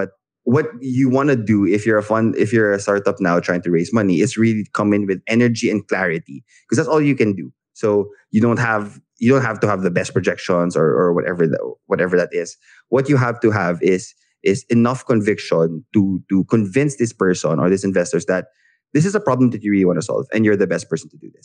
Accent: Philippines; you're building this for the Philippines. I'm a Filipino founder.

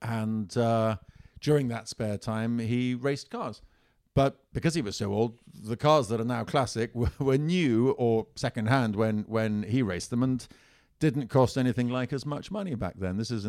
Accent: Italy; I grew up in Italy

